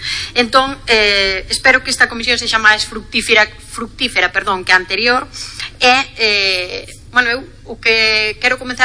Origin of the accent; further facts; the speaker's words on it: Galicia, Spain; todo aquilo que é parte da nosa identidade como galegos, como galegas